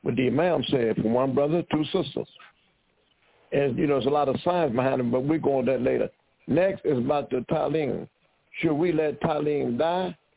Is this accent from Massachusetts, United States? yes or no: no; Detroit, Michigan, United States; When I'm from Detroit, like Diane said, she's from Jersey. When we was in Detroit, we had a junior Surabaya home.